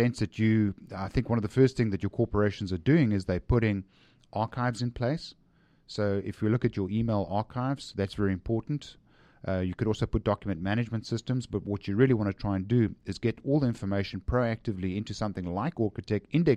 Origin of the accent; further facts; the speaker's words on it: South Africa; born there; first language Afrikaans; English is a second language; I was born in South Africa, so my favorite passwords are typically in Afrikaans, which is my mother tongue